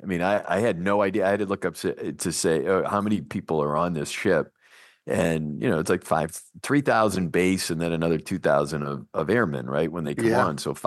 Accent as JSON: {"language": "English", "region": "Massachusetts", "country": "United States", "tie": "born or raised there", "moved": "as an adult", "lives_now": "Chicago, United States", "said": "I grew up in Northern Mass and left in 86 for Chicago."}